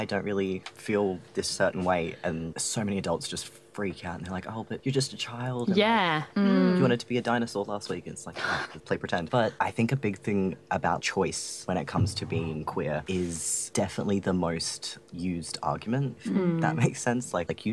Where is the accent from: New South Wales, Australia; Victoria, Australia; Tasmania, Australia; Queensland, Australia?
Tasmania, Australia; I'm from Tasmania, so it's like a different situation from South Australia as well.